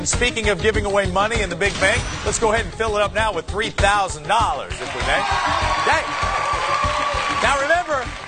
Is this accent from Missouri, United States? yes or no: yes; St. Louis, Missouri, United States; from St. Louis, my hometown.